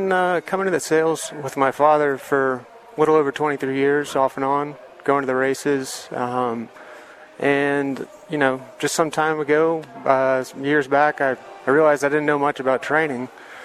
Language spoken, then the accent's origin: English; Atlanta, Georgia, United States; I grew up in Atlanta.